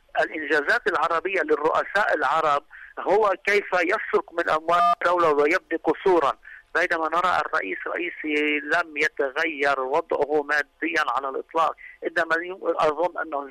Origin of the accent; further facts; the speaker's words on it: Lebanon; كمكلوك الحياكة عندنا في لبنان، يقول حياكة